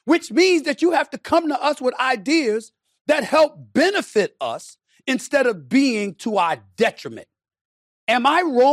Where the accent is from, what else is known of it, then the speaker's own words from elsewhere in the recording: Hollis, New York, United States; my boys that I grew up with in Hollis